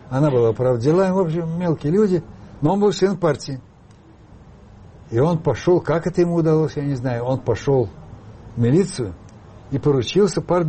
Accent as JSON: {"language": "Russian", "region": "Moscow", "country": "Russia", "tie": "born or raised there", "said": "я вообще никуда из Москвы не выезжал."}